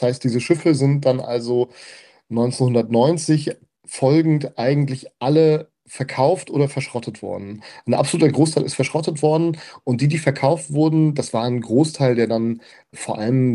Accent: Rostock, Mecklenburg-Vorpommern, Germany; ich bin in Rostock geboren und aufgewachsen und die gesamte Familie meines Vaters hat auf den Rostocker Werften gearbeitet.

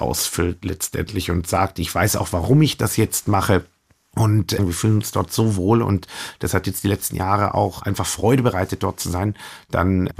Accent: Coburg, Bavaria, Germany; ich bin aufgewachsen in Coburg, ich kannte Coburg

